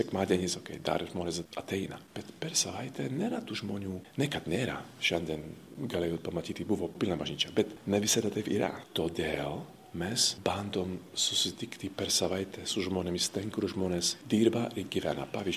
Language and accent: Lithuanian; Slovakia; Lithuanian is a second language; moved away as an adult; now in Lithuania; aš esu iš Slovakijos, gyvenau Lietuvoje beveik 7 metus dabar.